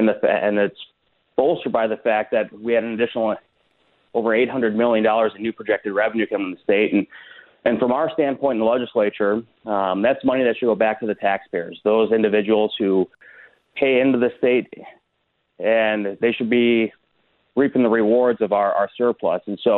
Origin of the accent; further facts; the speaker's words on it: Marinette, Wisconsin, United States; especially up in my hometown of Marinette, where I was raised